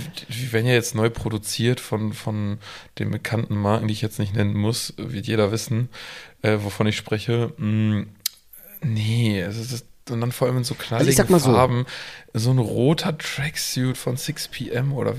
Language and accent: German; Münster, North Rhine-Westphalia, Germany; wenn du auf dem Fahrrad sitzt, dann ich als Münsteraner vor allem, dann trage ich keine Tasche in der Hand